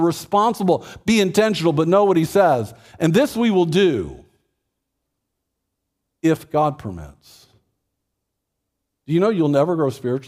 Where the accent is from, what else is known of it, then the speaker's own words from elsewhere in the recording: Texas, United States; I mean, I grew up in Texas. I like Bluebell.